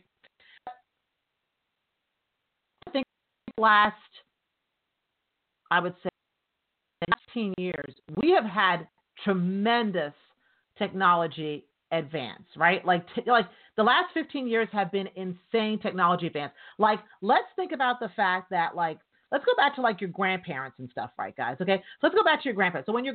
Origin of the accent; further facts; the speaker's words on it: Canada; now in United States; So I'm from Canada. Okay, I'm Canadian. So in this country, I have not become a citizen yet, but I have a resident alien card.